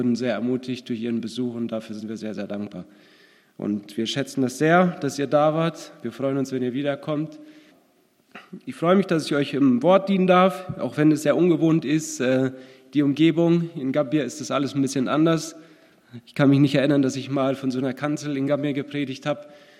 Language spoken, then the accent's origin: German; North Rhine-Westphalia, Germany; Meine Frau und ich, wir kommen aus Nordrhein-Westfalen. Wir sind dort groß geworden, in einer christlichen Familie. Und wir kannten uns aber nicht. Unsere Orte sind ungefähr vielleicht 40 Minuten Fahrt entfernt.